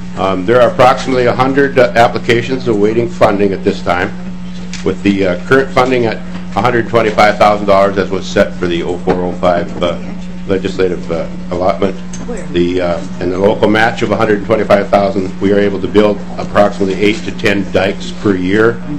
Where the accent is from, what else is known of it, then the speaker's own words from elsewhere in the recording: Minnesota, United States; from Kitson County.